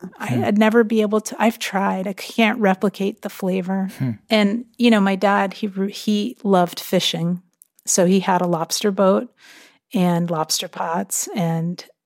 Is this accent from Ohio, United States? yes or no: no; Connecticut, United States; But at the same time, I was growing up in America.